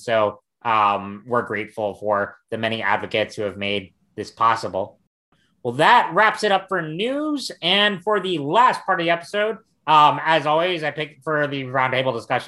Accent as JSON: {"language": "English", "region": "North Carolina", "country": "United States", "tie": "born or raised there", "said": "this comes from my home state of North Carolina"}